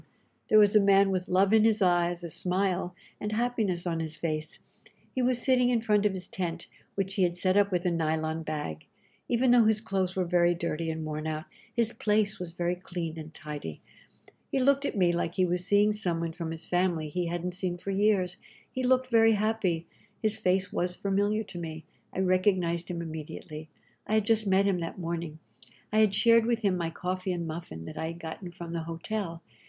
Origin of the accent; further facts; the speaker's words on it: Azerbaijan; My country's Minister of Foreign Affairs, I am from Azerbaijan, was visiting Washington